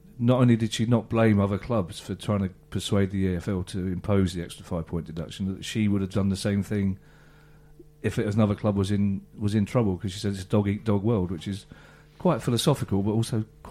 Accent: County Donegal, Ireland; I'm from Donegal. I was 25 before I was made aware of the existence of other counties in Ireland.

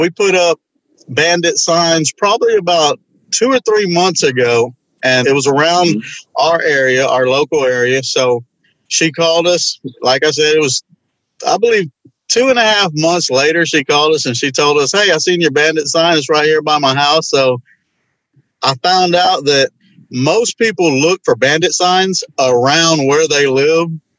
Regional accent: Houston, Texas, United States; He's from Dallas. I'm from Houston.

